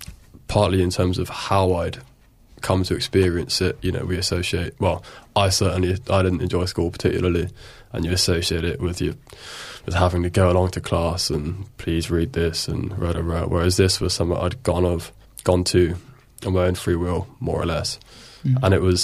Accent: Bristol, South West England, United Kingdom; born there; I was born in Bristol. I'm 24.

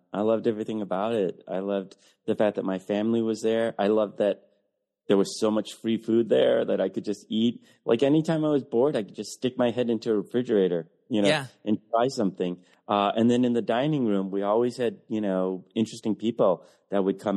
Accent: Detroit, Michigan, United States; but also a hat tip to my hometown of Detroit, because I feel like a lot of people have misunderstanding of the city and stereotypes about it.

